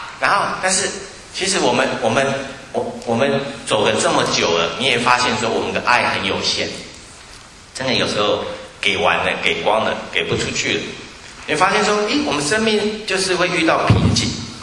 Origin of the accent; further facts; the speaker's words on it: Taiwan; 所以我们在台湾都是学 Fine，Thank you。